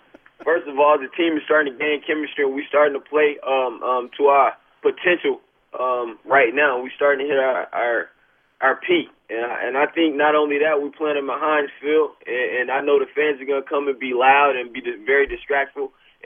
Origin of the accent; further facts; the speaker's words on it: the South, United States; It's called the Southside. Because I'm from the South, baby.